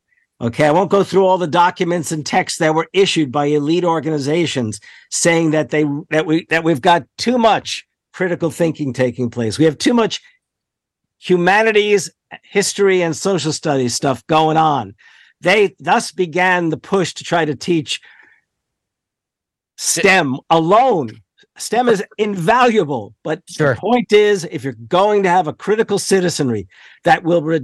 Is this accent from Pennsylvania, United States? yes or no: no; New Jersey, United States; I was giving a talk in my home state, well, my state of my childhood, New Jersey, in the Milburn Public Library.